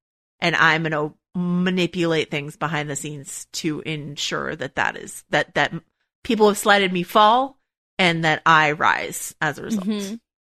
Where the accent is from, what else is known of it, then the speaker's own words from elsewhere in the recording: the South, United States; So I know as a Southerner, you're not going to let me get away with any Southern slander.